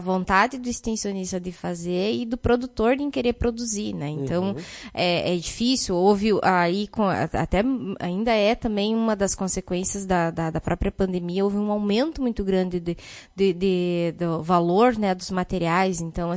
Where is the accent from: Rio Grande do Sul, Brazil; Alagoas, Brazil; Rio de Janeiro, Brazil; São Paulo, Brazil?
Rio Grande do Sul, Brazil; Lagoa Vermelha; Sou de Lagoa Vermelha, então eu tenho, sim, que continuar contribuindo com o desenvolvimento do município